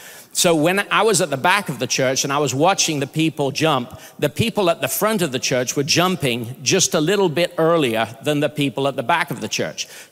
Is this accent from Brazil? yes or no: yes; Brazil; also born or lived in United Kingdom; I'm Brazilian, but I'm also British.